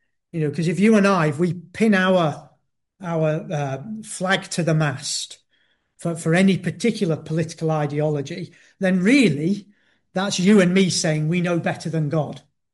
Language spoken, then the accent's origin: English; United Kingdom; if I went to live in Kazakhstan as a Brit